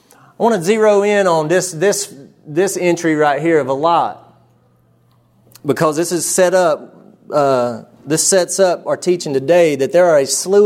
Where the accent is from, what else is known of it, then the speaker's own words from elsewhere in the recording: the South, United States; the one of growing up in the South